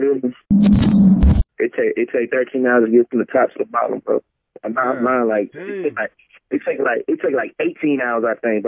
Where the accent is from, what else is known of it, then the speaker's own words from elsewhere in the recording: Dallas, Texas, United States; I'm from Dallas. They from Dallas. You know what I'm saying? That's how I got … too. Like, it's just some Dallas shit